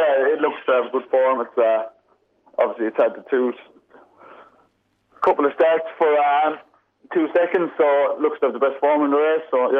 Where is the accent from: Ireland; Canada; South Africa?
Ireland; accent: Irish; now in Australia; No, I still haven't lost my Irish accent.